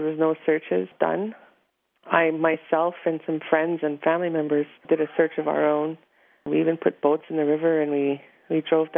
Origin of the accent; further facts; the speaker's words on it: Kitikanzibi, Canada; I'm from Kitikanzibi.